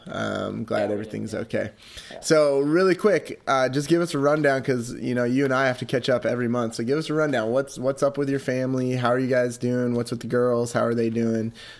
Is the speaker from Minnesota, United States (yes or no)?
yes; Minnesota, United States; Growing up in Minnesota, it had to be so deep, the snow, that buses could not move before school was even 2 hours late.